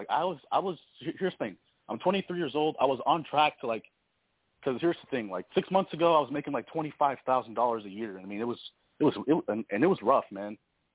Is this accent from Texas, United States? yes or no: yes; Houston, Texas, United States; born there; originally I was born in Houston, but I wouldn't really live there anymore because it's crazy, like congested there